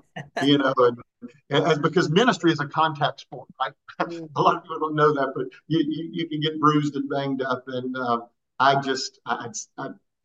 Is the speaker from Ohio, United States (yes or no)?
no; South Carolina, United States; born there; I was born in South Carolina. My father was a Pentecostal minister.